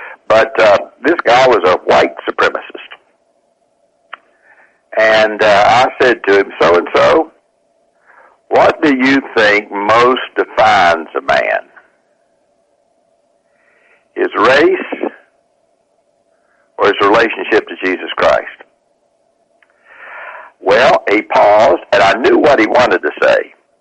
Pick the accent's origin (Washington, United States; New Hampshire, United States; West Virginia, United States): West Virginia, United States; I know that, but I'm from West Virginia.